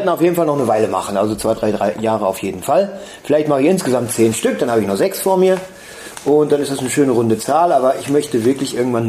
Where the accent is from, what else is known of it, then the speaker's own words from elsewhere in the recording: Nachrodt, North Rhine-Westphalia, Germany; und ich komme auch aus Nachod. Das ist im Sauerland, beziehungsweise am Trotz im Sauerland, bei Altena.